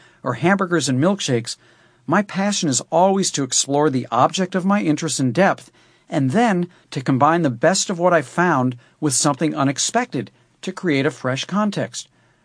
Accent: St. Louis, Missouri, United States; Back in my hometown of St. Louis, I was no less curious about what people ate.

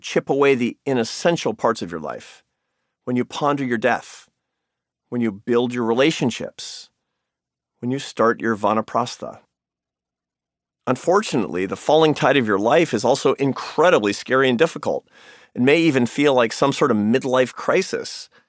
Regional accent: Seattle, Washington, United States; Growing up in Seattle, I often fished in Puget Sound

